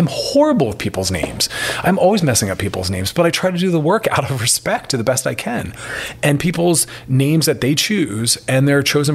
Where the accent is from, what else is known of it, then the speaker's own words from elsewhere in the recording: Philadelphia, Pennsylvania, United States; This is out of my hometown, Philly.